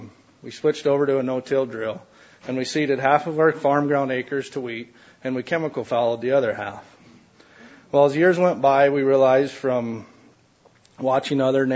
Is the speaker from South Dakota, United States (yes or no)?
yes; South Dakota, United States; I'm from Western South Dakota. Fourth-generation farmer and rancher on a ranch that was homesteaded in 1907, where we still currently own the homestead.